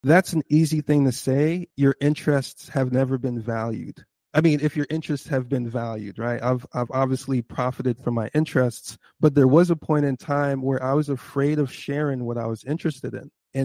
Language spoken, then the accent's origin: English; Jamaica; also born or lived in United Kingdom; now in United States; You're coming from the UK, now you're growing up in Jamaica. Okay, you got to speak like a Jamaican.